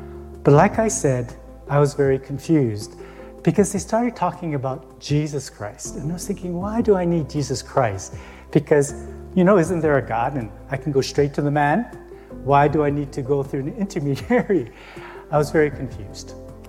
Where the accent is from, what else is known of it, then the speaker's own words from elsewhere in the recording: Hawaii, United States; I grew up Catholic in Hawaii, surrounded by what can only be described as paganism, multiple gods.